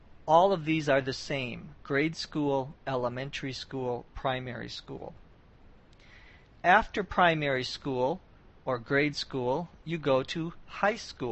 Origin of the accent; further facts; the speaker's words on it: Minnesota, United States; I said that I was born and raised in Minnesota.